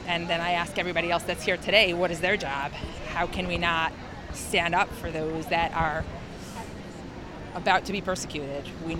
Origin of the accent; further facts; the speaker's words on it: Long Island, New York, United States; I am from Long Island.